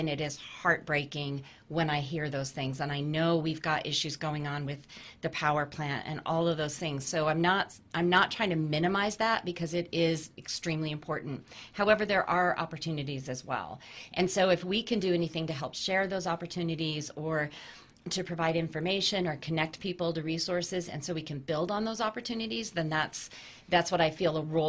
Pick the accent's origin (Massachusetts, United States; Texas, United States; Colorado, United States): Colorado, United States; Durango; now in Farmington, United States; I was raised in Durango, have a lot of friends in Durango, but Durango is expensive.